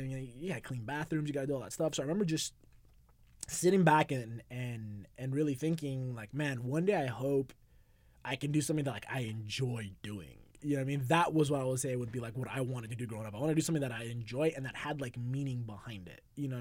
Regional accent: Los Angeles, California, United States; I'm born and raised in LA, man.

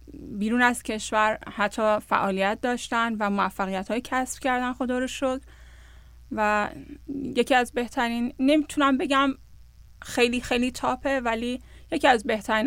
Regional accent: Iran; moved away; افتخار میکنم که یک ایرانی هستم و همیشه هم با افتخار اینجا گفتم که من یک ایرانی هستم، کشوری با تمدنی غنی.

